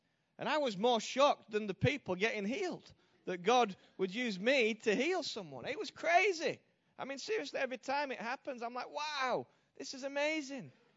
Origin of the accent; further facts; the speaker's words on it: Yorkshire and the Humber, United Kingdom; He was a British guy. We came from the same part of England. We came from Yorkshire, which produces some great preachers over the years.